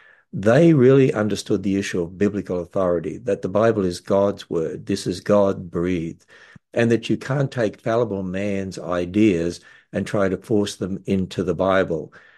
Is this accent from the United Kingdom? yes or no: no; Queensland, Australia; accent: Australian; also born or lived in Cairns; now in United States; I have a down under accent because I was born in Australia. Born right up the north in the city of Cairns, actually, and grew up all over the state of Queensland because my father was a teacher and he was transferred every 3 years as he was promoted.